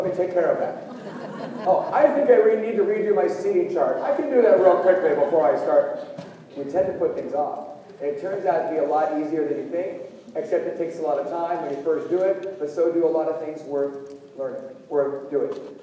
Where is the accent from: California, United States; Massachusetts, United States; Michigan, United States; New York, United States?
California, United States; San Jose; I grew up skateboarding in San Jose, California. I'm a product of Santa Clara County Public Schools.